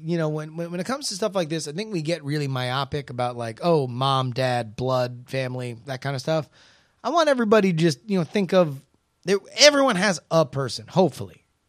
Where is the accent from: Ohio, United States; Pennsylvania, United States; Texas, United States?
Texas, United States; I grew up in Texas and it was very specifically a racist joke